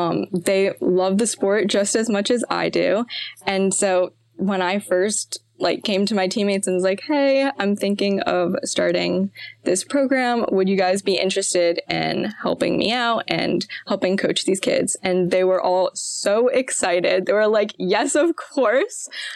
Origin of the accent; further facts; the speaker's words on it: Montclair, New Jersey, United States; I'm 16 years old and I'm from Montclair, New Jersey.